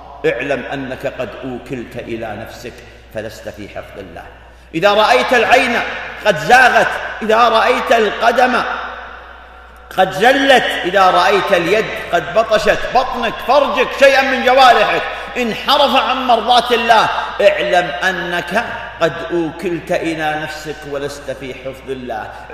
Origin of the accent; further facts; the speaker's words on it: Saudi Arabia; ونحن نعيش في بحبوحة في بلادنا المملكة العربية السعودية